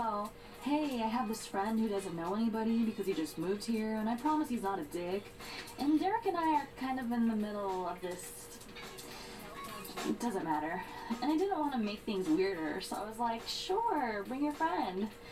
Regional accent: Nevada, United States; Where Ashley and I grew up back in Nevada

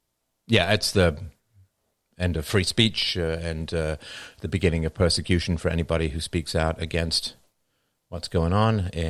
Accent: Ireland; born there; Well, I was born in Ireland, and Ireland has fallen.

